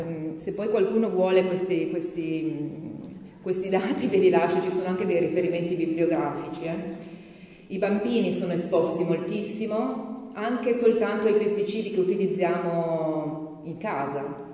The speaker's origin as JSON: {"language": "Italian", "town": "Antignano", "region": "Tuscany", "country": "Italy", "said": "io vengo da Antignano, quindi non da molto lontano, insomma."}